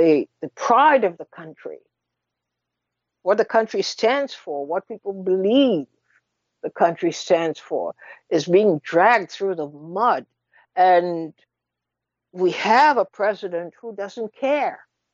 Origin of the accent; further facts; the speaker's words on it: Trinidad & Tobago; I come from a small country. I talk about it all the time. I come from Trinidad.